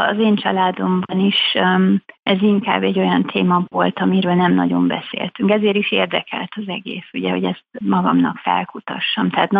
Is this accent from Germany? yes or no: yes; Berlin, Germany; szüleim kikerültek kiküldetésbe Kelet-Berlinbe, és úgy Kelet-Berlinben, vagy Berlinben nőttem fel, aztán ott jártam egyetemre, ott ismertem meg a mai férjemet is. Szüleim aztán 15 év után visszajöttek Magyarországra, azóta is Budapesten élnek. Engem ilyen szempontból mindig magyarnak neveltek, magyar a családom